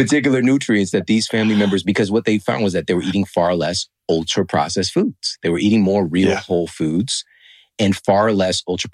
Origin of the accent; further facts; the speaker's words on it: St. Louis, Missouri, United States; I'm from St. Louis.